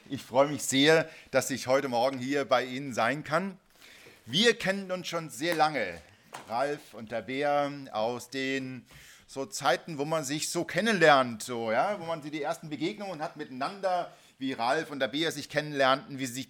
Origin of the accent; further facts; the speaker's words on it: Königswald, Germany; born there; Ich komme gebürtig aus Königswald.